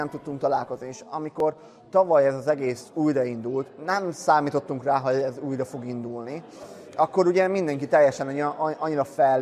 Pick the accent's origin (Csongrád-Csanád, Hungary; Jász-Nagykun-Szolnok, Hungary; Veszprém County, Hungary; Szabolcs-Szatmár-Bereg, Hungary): Csongrád-Csanád, Hungary; Szeged; now in Bedő, Hungary; Számomra ez egy ismeretlen vidék, én Szegeden nőttem föl